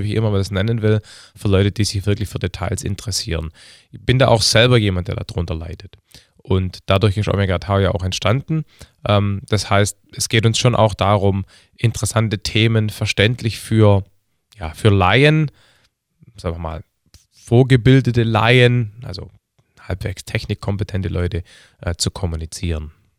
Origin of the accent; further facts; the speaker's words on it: Heidenheim an der Brenz, Baden-Württemberg, Germany; now in Stuttgart, Germany; Bin geboren 1974, bin jetzt also 40 und ich bin aus Deutschland, Baden-Württemberg, Stadt aus Heidenheim an der Brenz bin ich geboren. Das ist eine Kleinstadt auf der Schwäbischen Alb. Jetzt lebe ich gerade in Stuttgart